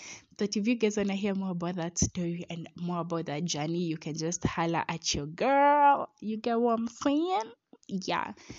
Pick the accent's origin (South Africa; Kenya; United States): Kenya; he's from India and I'm from Kenya.